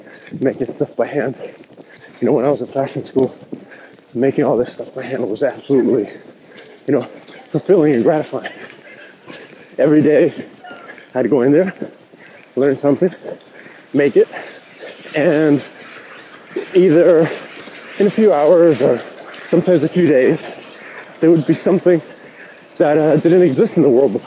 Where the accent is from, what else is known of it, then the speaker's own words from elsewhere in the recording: California, United States; moved away as an adult; now in Barcelona, Spain; I'm originally from California. My parents are Mexican. I am from California, born and raised.